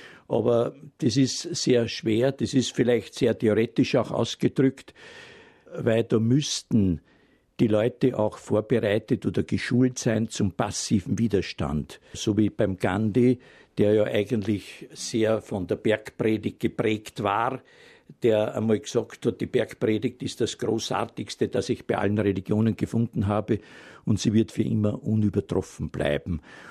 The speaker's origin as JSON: {"language": "German", "town": "Obergrafendorf", "region": "Lower Austria", "country": "Austria", "tie": "born or raised there", "said": "Schultor in Obergrafendorf, ist meine Heimat"}